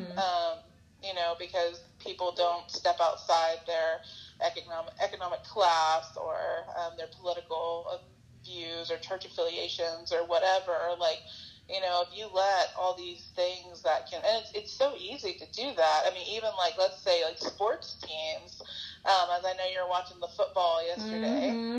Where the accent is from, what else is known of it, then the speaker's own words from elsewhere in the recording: the South, United States; growing up in the South, one of the things that I really struggled